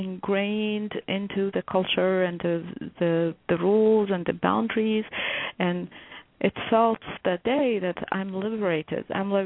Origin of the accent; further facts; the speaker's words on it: United States; I am American, and I am a woman, and I am equal to men